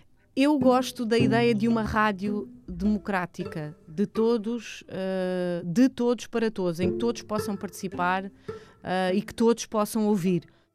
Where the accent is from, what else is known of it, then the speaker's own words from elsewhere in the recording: Abrantes, Santarém, Portugal; also born or lived in Mação; Eu vivi quase sempre em Abrantes. Nasci em Mação, mas vivi em Abrantes. E nós vivíamos na cave de um prédio, um bocadinho afastado do centro